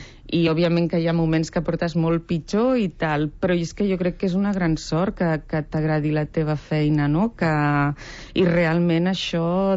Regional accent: Barcelona, Catalonia, Spain; què puc dir jo, que sóc barcelonina de pro i enamorada de la meva ciutat?

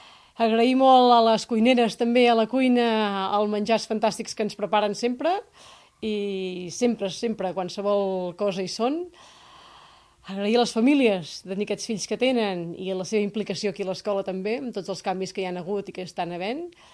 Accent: Catalonia, Spain; perquè jo vinc del Ripollès, enyoro també les muntanyes, m'encanten les muntanyes i el meu poble del Ripollès.

